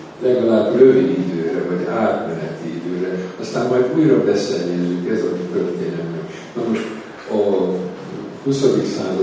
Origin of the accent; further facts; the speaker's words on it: Hungary; mert magyar vagyok ennek a társadalomnak a része